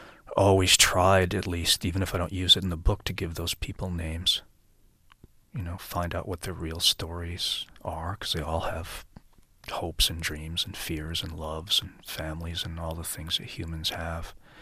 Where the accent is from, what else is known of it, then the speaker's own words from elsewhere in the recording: United States; let's face it, I'm an American.